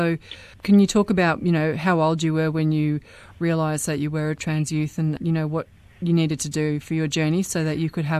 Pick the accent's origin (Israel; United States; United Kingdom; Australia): Australia; Logan City, Queensland; I grew up in Logan City. I've got relatives out at Toowoomba